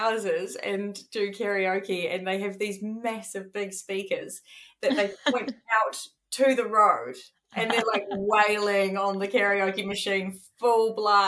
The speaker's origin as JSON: {"language": "English", "country": "New Zealand", "said": "As like a Kiwi"}